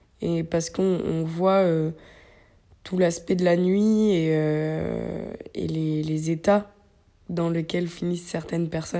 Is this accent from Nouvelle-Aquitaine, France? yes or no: yes; Sestas, Nouvelle-Aquitaine, France; Quand j'étais petite, j'étais à Pessac-Magonty, c'était pas très loin de là où j'habitais à Sestas.